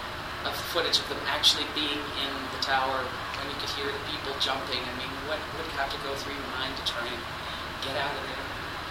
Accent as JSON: {"language": "English", "region": "New Jersey", "country": "United States", "tie": "born or raised there", "said": "I grew up in New Jersey, and on a clear day, you could see them building towers."}